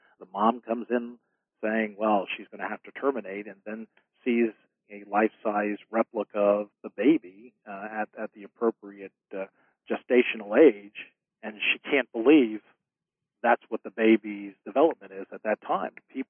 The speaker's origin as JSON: {"language": "English", "region": "Pennsylvania", "country": "United States", "said": "And I'm always proud to say I'm from Pennsylvania because we're sort of cutting edge when it comes to helping vulnerable citizens"}